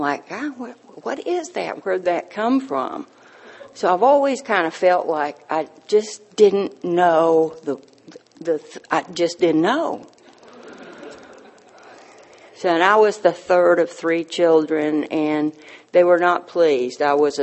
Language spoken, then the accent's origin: English; Texas, United States; And also, I'm from Texas, and so I have a perfect right to have whatever I want.